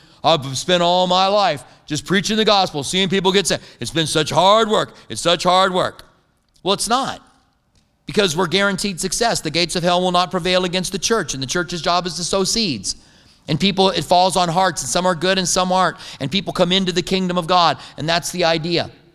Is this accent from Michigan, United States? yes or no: no; Clinton, Iowa, United States; born there